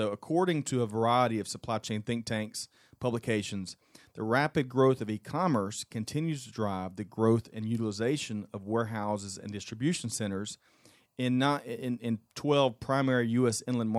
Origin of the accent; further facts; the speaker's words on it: South Carolina, United States; I'm from Little Town, South Carolina, but a great town in Georgia, West Point.